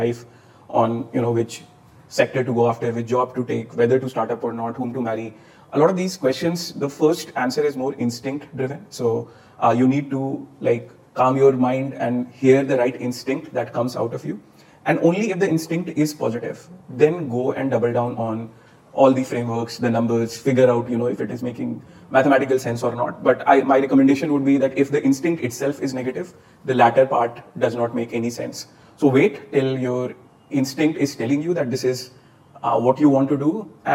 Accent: Patna, Bihar, India; I was born and brought up in Patna. My parents both were government officers.

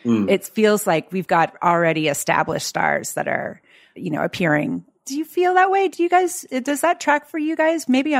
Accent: West Coast, United States; also born or lived in Chicago; No, I grew up on the West Coast.

